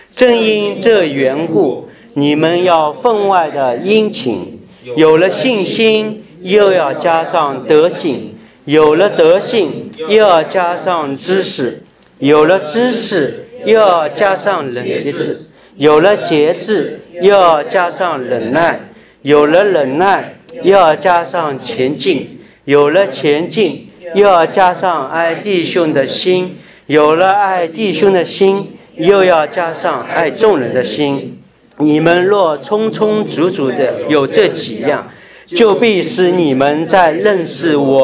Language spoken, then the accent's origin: Chinese; China; now in United States; 我是从中国来的。